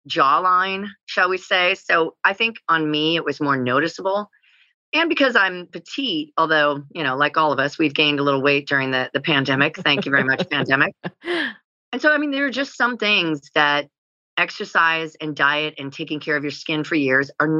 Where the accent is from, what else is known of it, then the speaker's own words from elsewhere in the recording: Pacific Northwest, United States; now in San Diego, United States; We grew up in the Pacific Northwest, but she moved down from LA with her husband